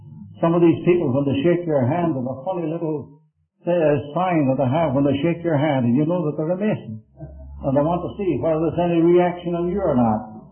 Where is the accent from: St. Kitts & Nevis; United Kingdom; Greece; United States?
United Kingdom; Belfast, Northern Ireland; I was born in the Armour Road. Now, the earliest thing I can remember as a child here in the city of Belfast was being taken by the hand to Ashley Street Sunday School.